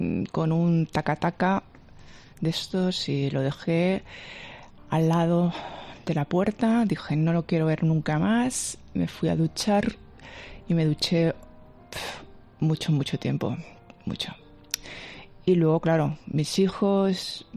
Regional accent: Catalonia, Spain; Yo soy bilingüe en Cataluña, básicamente todo el mundo y de mi generación somos todos bilingües

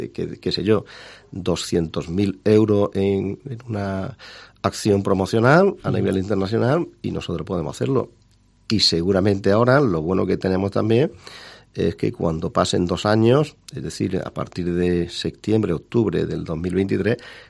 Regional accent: Torre del Campo, Andalusia, Spain; la gente de Torre del Campo, por mencionar mi pueblo, hacían calidad y sin embargo no podían ponerle que eso era de Jaén

